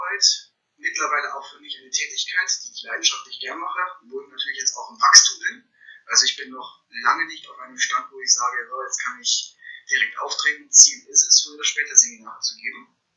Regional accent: Bavaria, Germany; born there; Ich bin gebürtiger Bayer. Hört man jetzt nicht vom Akzent her, meine Familie kommt aus dem Osten.

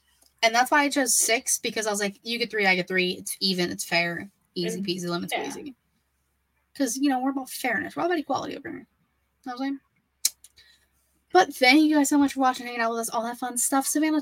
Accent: Ireland; Because, you know, I'm Irish. So, as I do.

